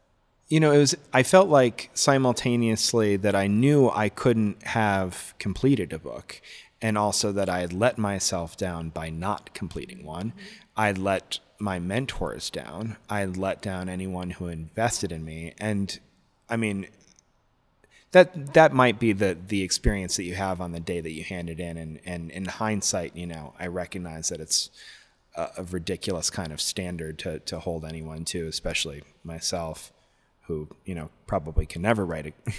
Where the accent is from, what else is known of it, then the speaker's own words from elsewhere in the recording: New York City, New York, United States; also born or lived in Adirondacks; I'm from New York originally. I was born in the Adirondacks, and when I was six, I moved to New York City.